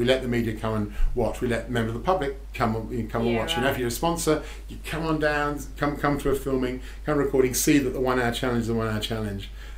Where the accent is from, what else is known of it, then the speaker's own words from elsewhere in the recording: Melbourne, Victoria, Australia; We're all from Melbourne.